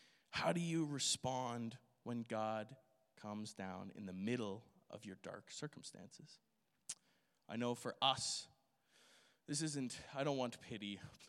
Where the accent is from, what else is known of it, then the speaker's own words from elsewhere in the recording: Alberta, Canada; but I come from Alberta, so this is like nothing.